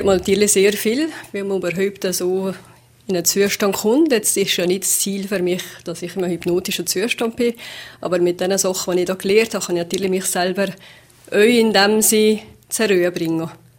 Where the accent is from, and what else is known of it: Valais, Switzerland